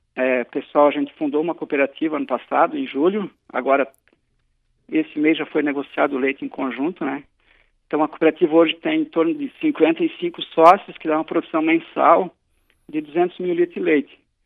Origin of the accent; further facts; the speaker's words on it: Ituporanga, Santa Catarina, Brazil; eu vim de outra região, eu vim de Ituporanga, né? Que lá a gente era pequeno, já via, né, a atividade, né? A região de alemães